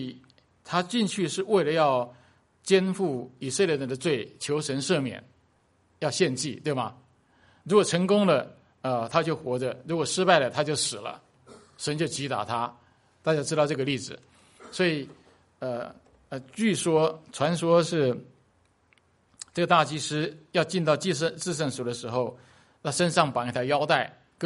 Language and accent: Chinese; China; 我们中国人讲天庭，你想到什么？